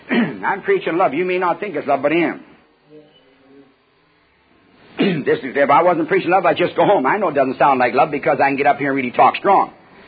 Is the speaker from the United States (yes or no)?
no; Canada; Thank God I'm a Canadian myself.